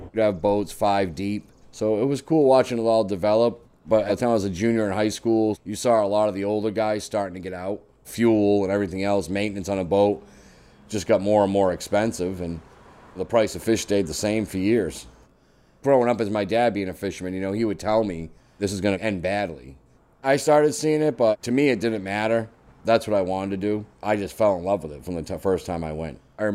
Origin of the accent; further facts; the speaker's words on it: Provincetown, Massachusetts, United States; I grew up in Provincetown, fourth generation from Provincetown. Everybody was a fishing family, pretty much.